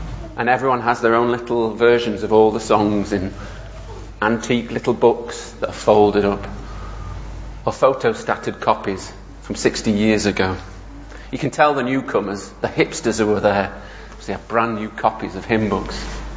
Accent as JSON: {"language": "English", "town": "Sheffield", "region": "Yorkshire and the Humber", "country": "United Kingdom", "tie": "born or raised there", "said": "Because where I grew up in Sheffield, long before I was born, there was a schism within the church."}